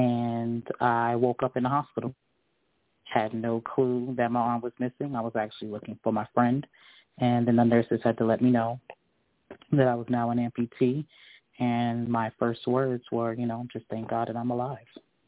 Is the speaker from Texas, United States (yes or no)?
no; Queens, New York, United States; now in Macon, United States; I'm from Queens, New York.